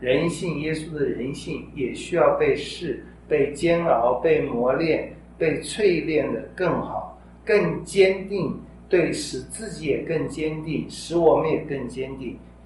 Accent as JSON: {"language": "Chinese", "country": "China", "said": "也就是说，我们中国人说民以食为天是不对的"}